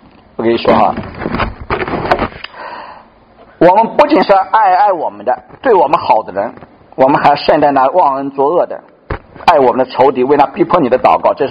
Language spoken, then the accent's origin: Chinese; China; 我们中国人也是，我们传统也是什么